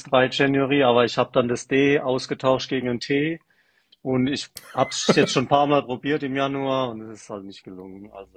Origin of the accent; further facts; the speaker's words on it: Rhineland-Palatinate, Germany; Und ich wohne direkt am Pfälzer Wald, also ich bin groß geworden am Wald, am Waldesrand.